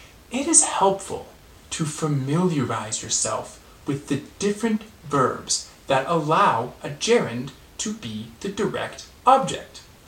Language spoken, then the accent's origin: English; Denver, Colorado, United States; I am from Denver, Colorado, in the United States.